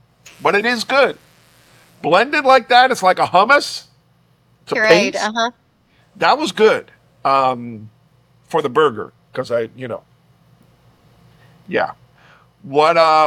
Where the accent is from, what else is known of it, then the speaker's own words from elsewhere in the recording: Miami, Florida, United States; Listen, I'm from Miami, which is not in the South. We don't do boiled peanuts.